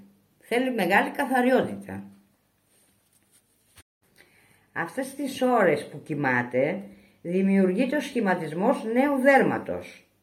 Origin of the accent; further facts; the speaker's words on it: Kymi, Central Greece, Greece; Ναι, εγώ γεννήθηκα στην Κίμη, μεγάλωσα εδώ, παντρεύτηκα και παραμένω στην Κίμη.